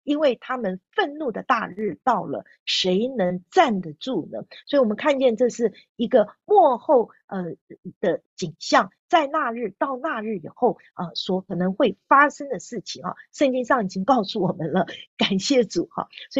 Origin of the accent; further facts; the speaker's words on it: Taiwan; 我是从台湾来的，我们从台湾来的弟兄姐妹要来关心台湾